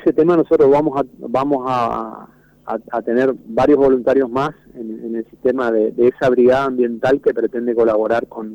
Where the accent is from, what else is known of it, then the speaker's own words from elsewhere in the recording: Posadas, Misiones, Argentina; Nosotros en el mes de mayo empezamos a trabajar acá en Misiones, yo soy de acá de Posadas, sí.